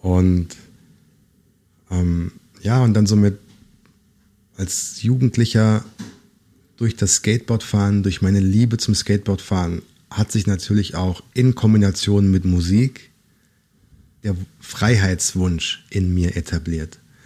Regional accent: Langgöns, Hesse, Germany; Ich bin auf dem Dorf aufgewachsen, in Langgöns.

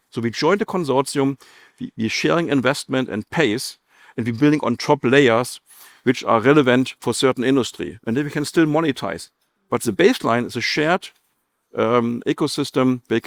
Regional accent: Berlin, Germany; My favorite city is still Berlin, my hometown.

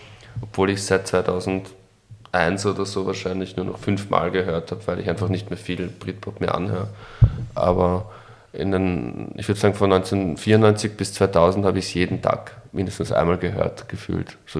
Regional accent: Floridsdorf, Vienna, Austria; Und so bin ich mein Floridsdorf im Gemeindebau ja auch immer vorgekommen.

